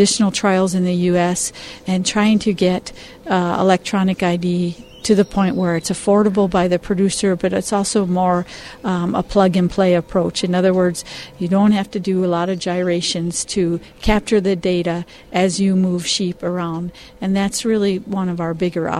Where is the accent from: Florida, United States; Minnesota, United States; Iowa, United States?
Minnesota, United States; and I am from Minnesota.